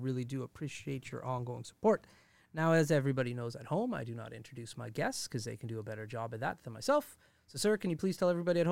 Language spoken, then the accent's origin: English; Fort McMurray, Alberta, Canada; born there; me and Tanner were born here in Fort McMurray, and so we've seen a dramatic change over the years.